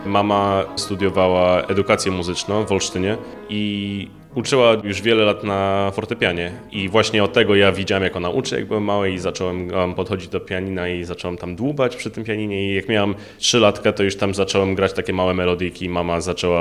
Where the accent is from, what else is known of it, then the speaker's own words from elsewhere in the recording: New York City, New York, United States; pochodzę z Nowego Jorku, w Stanach Zjednoczonych.